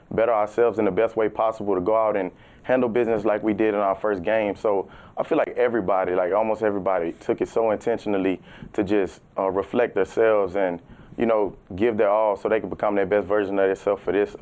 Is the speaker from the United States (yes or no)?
yes; Baton Rouge, Louisiana, United States; But I would say growing up in Baton Rouge, it's like I never really had a favorite team. Of course, I always watch LSU. That's the home team, you know.